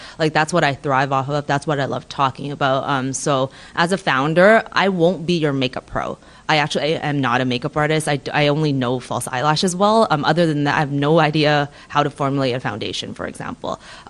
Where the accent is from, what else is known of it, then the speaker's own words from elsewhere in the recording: Toronto, Ontario, Canada; I'm from Toronto, Canada.